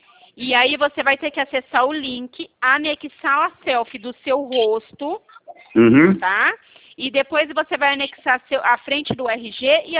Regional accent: Dracena, São Paulo, Brazil; sou aqui de Dracena.

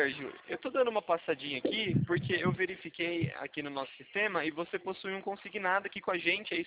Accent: Araras, São Paulo, Brazil; sou daqui de Araras.

